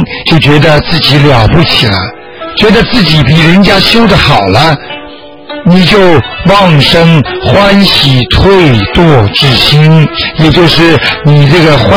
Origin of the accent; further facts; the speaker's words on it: China; 我们中国人经常讲句话，功到自然成嘛。